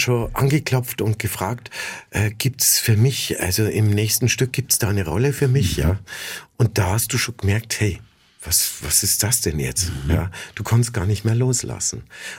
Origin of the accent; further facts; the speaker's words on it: Bavaria, Germany; Und das gab es eben auch bei uns in Bayern, auf Bayern 1.